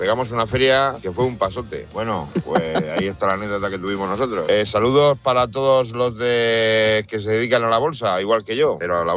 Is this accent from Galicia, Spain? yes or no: no; Orihuela, Valencian Community, Spain; Teníamos unos 12 años. Íbamos de camino a la feria de Orihuela, un pueblo de Alicante